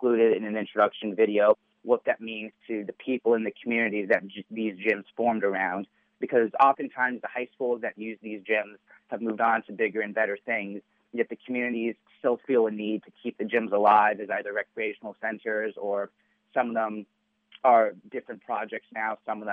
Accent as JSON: {"language": "English", "town": "Dallas", "region": "Texas", "country": "United States", "said": "I'm from Dallas, Texas originally."}